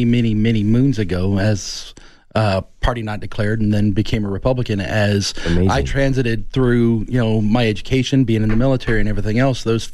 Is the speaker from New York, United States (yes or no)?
no; Kansas, United States; born there; So I'm, you know, military brat, you know, I was born in Kansas and then grew up around the country.